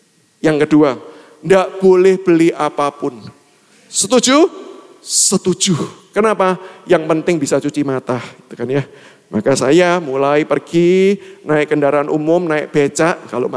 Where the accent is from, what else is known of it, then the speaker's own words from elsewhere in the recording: Surabaya, East Java, Indonesia; Saya berasal dari Surabaya, jadi Bapak Ibu yang berasal dari Surabaya, salam dari kampung kita, Surabaya.